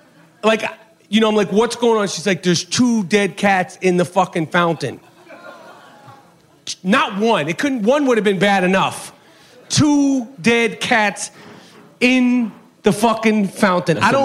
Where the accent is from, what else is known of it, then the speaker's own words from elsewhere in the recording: New York City, New York, United States; now in Los Angeles, United States; And it's not because I'm from New York.